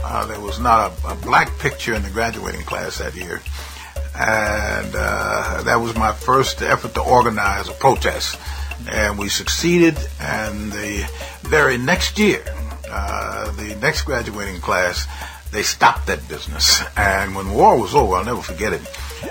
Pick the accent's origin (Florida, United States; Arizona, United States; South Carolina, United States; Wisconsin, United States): Arizona, United States; Phoenix; born there; I was born in Phoenix, Arizona, and I often tell people I was raised on the run.